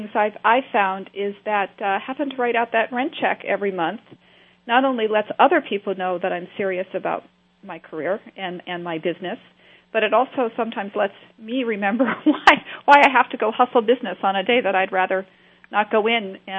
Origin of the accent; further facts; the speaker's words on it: Rhode Island, United States; I'm fortunate enough to sit on a couple of economic development boards in my home state in Rhode Island.